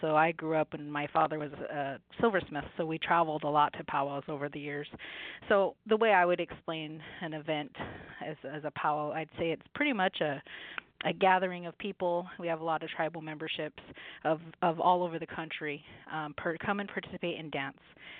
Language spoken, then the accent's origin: English; Yakama Indian Reservation, Washington, United States; Well, I'm actually from the reservation I work for. I grew up here on the Yakima Nation Reservation, and I could say that my experiences here growing up on the res I've been fortunate.